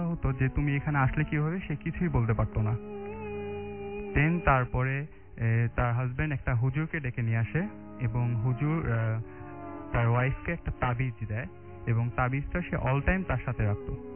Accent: Dhaka, Dhaka Division, Bangladesh; মিরপুর থেকে এসেছি।

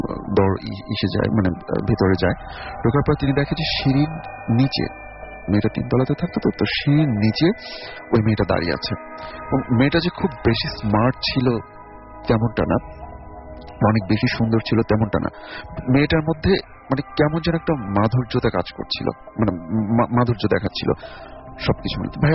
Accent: Dhaka, Dhaka Division, Bangladesh; উত্তরা থেকে এসেছি।

